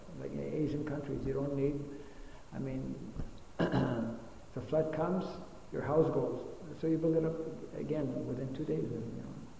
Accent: Canada; I mean, I'm from Canada.

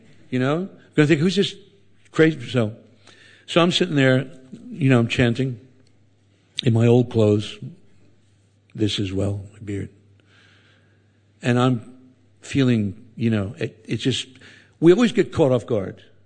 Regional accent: Philadelphia, Pennsylvania, United States; I'm a Philadelphia lawyer. I'm from Philadelphia.

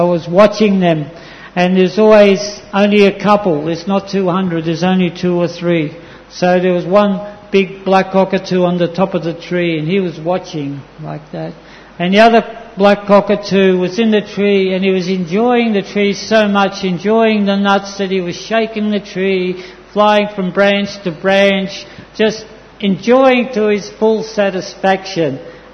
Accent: Australia; I come from Australia, and on our farm in Australia we have parrots

